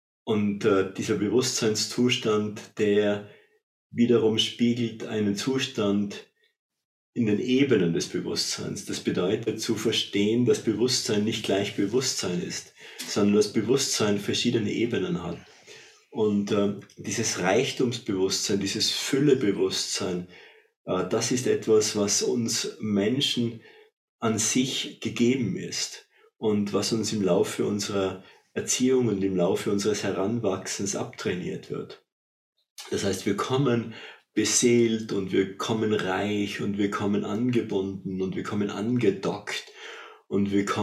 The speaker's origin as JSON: {"language": "German", "region": "Tyrol", "country": "Austria", "said": "Und das möchte ich auch für Tirol als Tiroler ins Spiel werfen, im Herzen der Alpen, da sind wir zu Hause."}